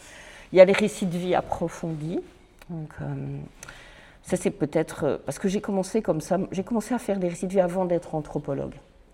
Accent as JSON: {"language": "French", "region": "Hauts-de-France", "country": "France", "said": "le Hainaut, qui est le monde ouvrier d'où je viens, le monde ouvrier du Nord, l'ancien bassin minier"}